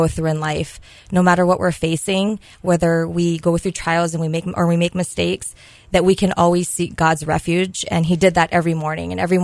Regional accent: Honolulu, Hawaii, United States; I grew up in the east, on the east end of Honolulu in Hawaii Kai, Kulia'o.

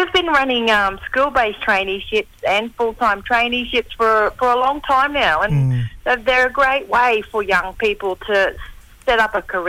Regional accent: Australia; now in Sydney, Australia; So, got two places that I call home now. Gadigal country down here, but Drumble country is my hometown.

